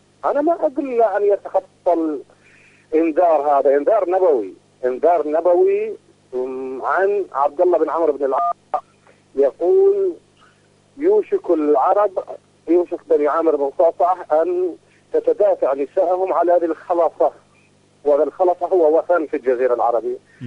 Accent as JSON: {"language": "Arabic", "country": "Iraq", "said": "الديون الأمريكان عندنا في العراق"}